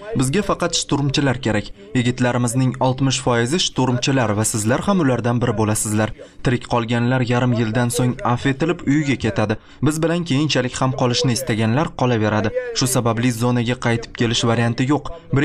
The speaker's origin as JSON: {"language": "Uzbek", "town": "Samarkand", "region": "Samarqand Region", "country": "Uzbekistan", "said": "O'zbekistondan, Samarqanddanman. Yoshim 22 da."}